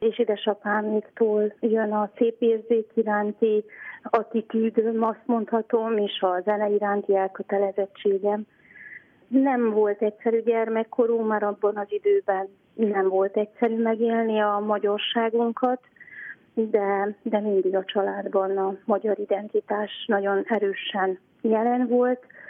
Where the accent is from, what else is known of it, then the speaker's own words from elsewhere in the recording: Sânzieni, Covasna, Romania; also born or lived in Târgu Secuiesc; Én Felsőháromszékről, Kézi Szentlélekről származom, ott születtem Kézivásárhelyen, és a gyermekkoromat Kézi Szentléleken töltöttem. Kézivásárhely melletti eléggé nagy község, a Perkőhegy lábánál